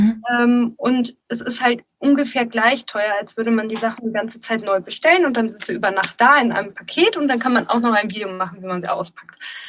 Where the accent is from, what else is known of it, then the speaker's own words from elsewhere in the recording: Bavaria, Germany; ich komme ja auch aus der Region Nürnberg